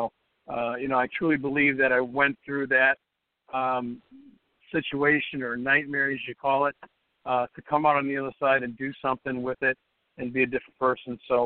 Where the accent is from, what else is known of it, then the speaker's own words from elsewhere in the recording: Chicago, Illinois, United States; I was born and raised in Chicago. I still live in Chicago with my two daughters, college daughters, and my wife.